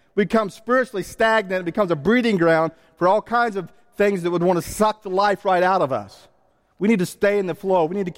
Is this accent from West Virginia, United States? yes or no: yes; West Virginia, United States; I grew up here in West Virginia, and you have streams